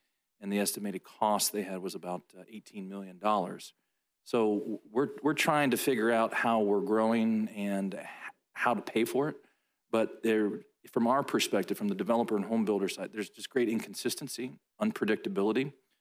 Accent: Palm Coast, Florida, United States; I'm from Flagler County, Palm Coast, Florida.

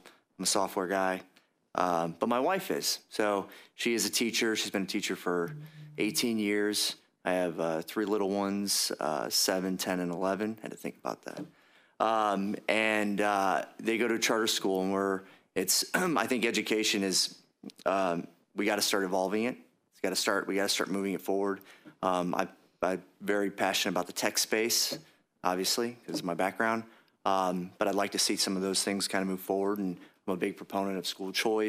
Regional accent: Cape Coral, Florida, United States; from District 79, down in Lee County in Cape Coral.

